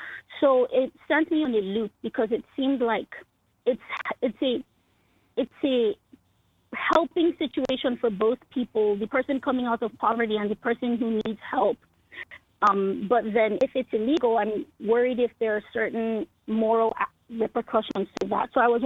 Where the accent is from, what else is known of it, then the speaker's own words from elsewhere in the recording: Nigeria; I'm Nigerian, West Africa.